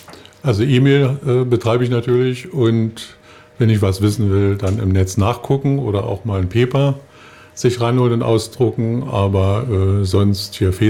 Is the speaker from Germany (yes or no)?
yes; Potsdam, Brandenburg, Germany; also born or lived in Greifswald; Also 2010 bin ich als Rentner, als Ruheständler aus Greifswald in meine Heimatstadt Potsdam zurückgezogen.